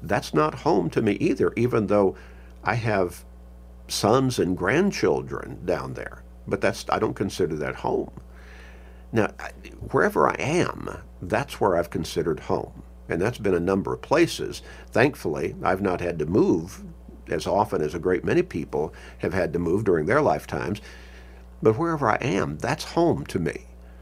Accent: Chicago, Illinois, United States; moved away; Okay, I grew up in Chicago. I left there decades ago. I don't consider that home.

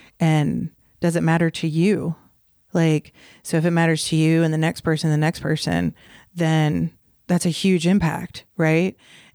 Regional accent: Baltimore, Maryland, United States; Like, I grew up in Baltimore, D.C. There, you had to drive a good chunk to get to any kind of agricultural land.

